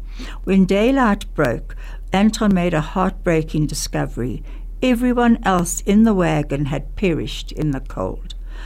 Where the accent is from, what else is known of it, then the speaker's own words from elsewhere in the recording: South Africa; as a people, as a South African Jews, we've been very hurt.